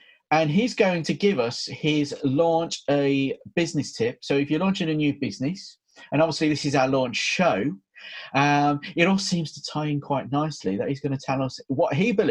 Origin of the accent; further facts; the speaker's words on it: Birmingham, West Midlands, United Kingdom; accent: Brummie; People actually think that I've dropped my Brummie accent because I've lived away from Birmingham for 4 or 5 years, but I can't hear it myself.